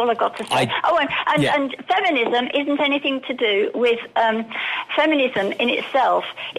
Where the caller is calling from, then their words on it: Alicante, Valencian Community, Spain; Alicante, hello.